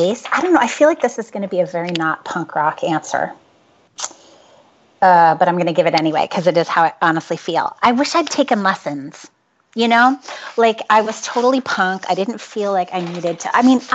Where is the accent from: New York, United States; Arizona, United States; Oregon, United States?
New York, United States; I was born in the city and then raised in the suburbs right outside of New York City. And then you moved back to the city.